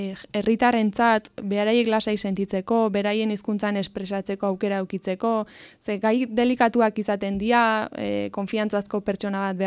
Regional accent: Spain; hemen gaztelania eta euskera nire ama hizkuntza euskera da, gaztelaniare baita.

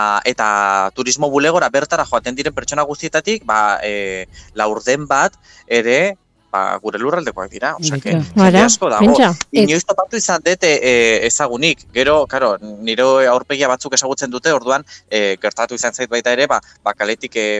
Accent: Basque Country, Spain; baina Gipuzkoarra naiz.

